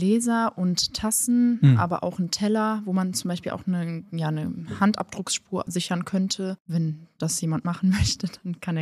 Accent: Aachen, North Rhine-Westphalia, Germany; Ich komme ursprünglich aus Aachen

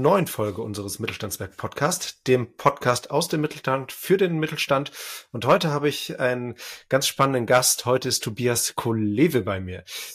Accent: Aachen, North Rhine-Westphalia, Germany; ich komme vom Land, das ist hier nicht so verbreitet, wie es in meiner alten Heimat, da wo du auch herkommst, in Aachen ist.

